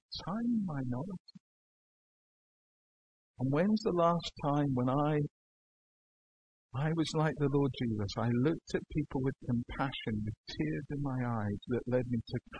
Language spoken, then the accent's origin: English; Edinburgh, Scotland, United Kingdom; I grew up in Edinburgh